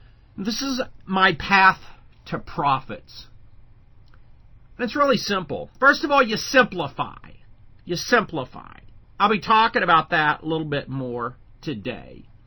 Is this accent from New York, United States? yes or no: no; Oklahoma, United States; For those of you in other countries, I'm from Oklahoma, and we have a state in the U.S. called Oklahoma, and it's called the South a little bit.